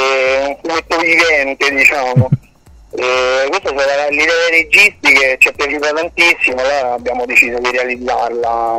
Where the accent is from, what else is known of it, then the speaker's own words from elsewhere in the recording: Rome, Lazio, Italy; perché noi siamo romani.